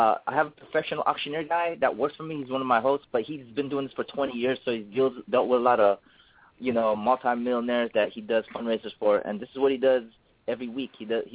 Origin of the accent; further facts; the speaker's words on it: Philippines; now in United States; I'm Filipino, but I'm here in America, right? So I'm Filipino American.